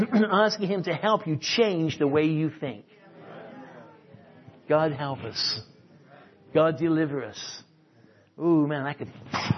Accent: England, United Kingdom; I'm an Englishman. That's what happens.

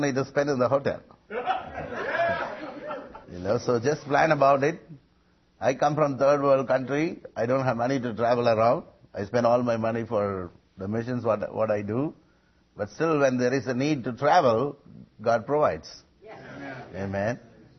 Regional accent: Madurai, Tamil Nadu, India; I come from a city called Madurai

